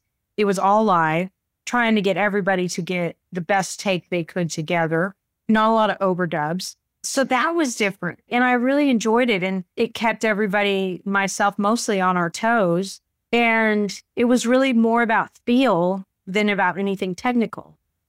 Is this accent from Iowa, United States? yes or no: no; Morton, Washington, United States; because I come from Morton, Washington, really small town.